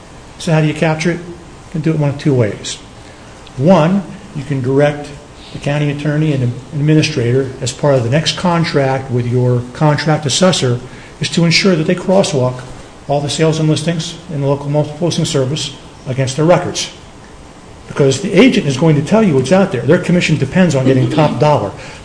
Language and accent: English; Troy, United States; from Troy in the Palmyra District.